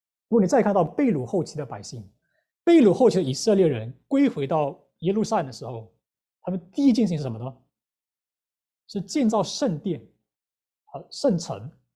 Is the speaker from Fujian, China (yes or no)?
no; Wenzhou, Zhejiang, China; 我是温州人